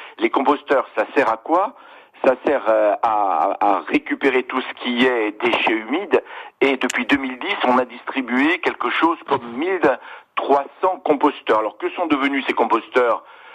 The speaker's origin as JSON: {"language": "French", "region": "Corsica", "country": "France", "said": "c'est notre irresponsabilité collective en tant que Corse."}